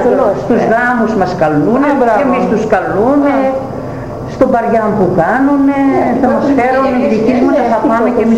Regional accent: Arisvi, Greece; born there; Γεννήθηκα εδώ το 27.

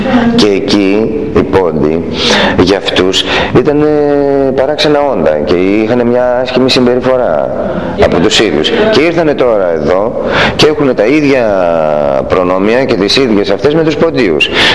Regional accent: Amphipolis, Central Macedonia, Greece; also born or lived in Thessaloniki; now in Komotini, Greece; την Αμφίπολη Σερών είναι η καταγωγή μου, από τη Θεσσαλονίκη έμενα.

